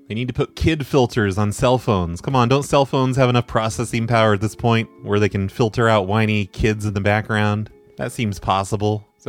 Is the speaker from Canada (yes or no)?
yes; Canada; now in United States; Sir, I'm Canadian. I pronounce things a little bit differently. Eh?